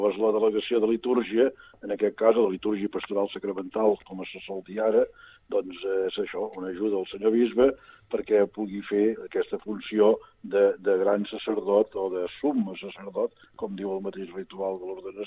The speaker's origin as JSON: {"language": "Catalan", "town": "Olot", "region": "Catalonia", "country": "Spain", "said": "jo soc d'Olot i recordo Sant Esteve d'Olot, la meva parròquia, la parròquia d'Olot, la principal"}